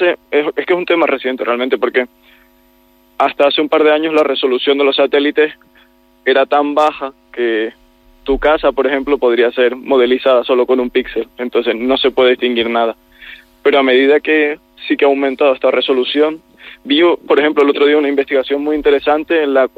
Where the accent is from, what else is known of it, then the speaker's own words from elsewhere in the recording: Canary Islands, Spain; yo soy de Tenerife, justo ahora me encuentro aquí disfrutando de mis vacaciones